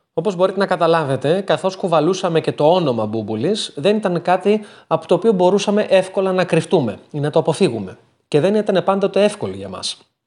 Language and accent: Greek; Spetses, Attica, Greece; Τα αδέλφια μου και εγώ μεγαλώσαμε στις Πέτσες, στο σπίτι της Μπουμπουλίνας